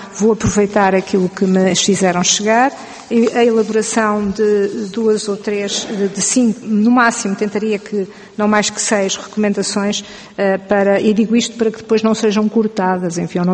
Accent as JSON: {"language": "Portuguese", "region": "Coimbra", "country": "Portugal", "said": "Eu não sou de Lisboa, sou de Coimbra"}